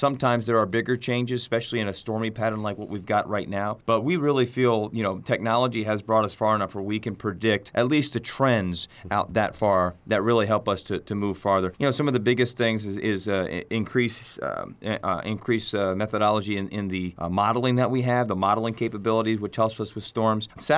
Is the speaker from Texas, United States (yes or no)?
no; Washington, District of Columbia, United States; born there; also born or lived in Prince George's County; Not many of us native Washingtonians. I was born in Washington, D.C. We lived in Prince George's County for a number of years.